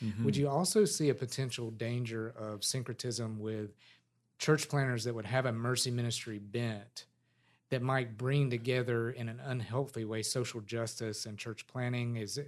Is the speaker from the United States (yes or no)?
yes; the South, United States; I'm a Southern American, I guess.